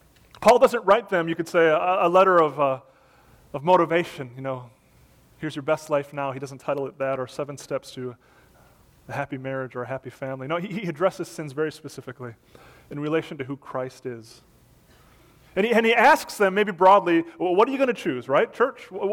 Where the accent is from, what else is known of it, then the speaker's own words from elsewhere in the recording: Wisconsin, United States; And ironically, like my hometown was number one on our list for our classes up in Wisconsin.